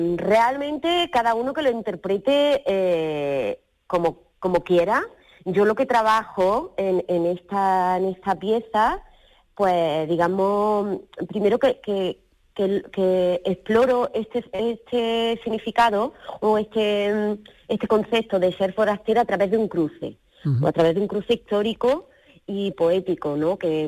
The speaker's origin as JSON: {"language": "Spanish", "region": "Andalusia", "country": "Spain", "said": "ya que soy cordobesa"}